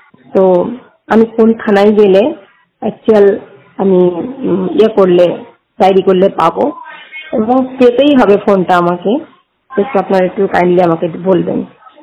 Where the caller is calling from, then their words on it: West Bengal, India; কথা বলছি বীরভূম থেকে।